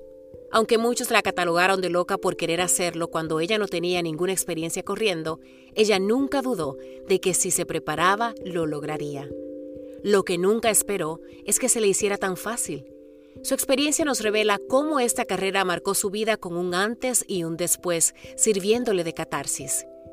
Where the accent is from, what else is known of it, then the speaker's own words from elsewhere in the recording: Dominican Republic; now in Seattle, United States; donde contaba las historias de cuando me mudé desde la República Dominicana hasta Seattle.